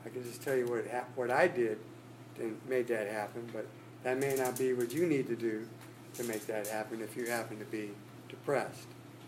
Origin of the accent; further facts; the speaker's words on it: Alameda, California, United States; I'm from Alameda, which is just kind of across the bridge, and so I don't get out here much except when I'm asked to speak.